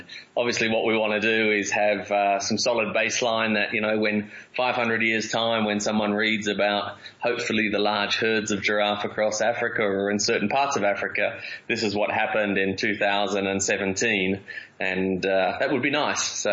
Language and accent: English; Australia; I'm an Australian